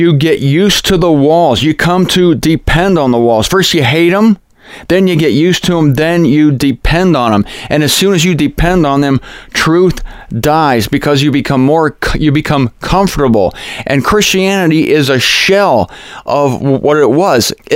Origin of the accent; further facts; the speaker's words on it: Mansfield, Ohio, United States; part of it was filmed near my hometown in Ohio, down there in Mansfield, Ohio